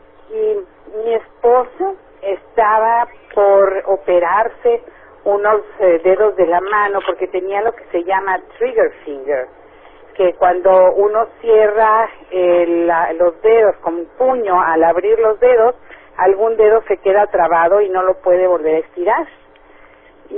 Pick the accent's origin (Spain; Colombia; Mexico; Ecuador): Mexico; now in United States; yo vengo de México. Yo empecé mi negocio de Niken en México, y después de 2 años de estar en el negocio, yo me vine para Estados